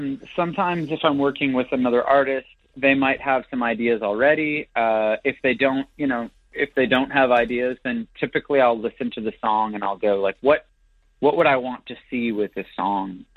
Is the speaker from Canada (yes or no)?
yes; Canada; now in California, United States; I'm from Canada, but I live in California